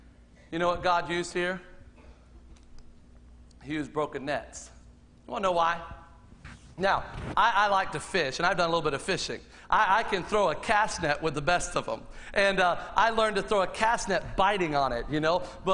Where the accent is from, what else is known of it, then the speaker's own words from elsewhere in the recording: Fort Myers, Florida, United States; also born or lived in Ohio; I was born in Fort Myers, but we lived up there for 6 months. We came down to Fort Myers, and there I told you we lived in my grandmother's house.